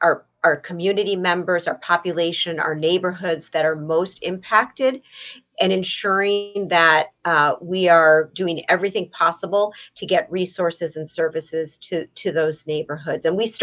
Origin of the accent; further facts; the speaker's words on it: Columbus, Ohio, United States; born there; I was born in Columbus, Ohio.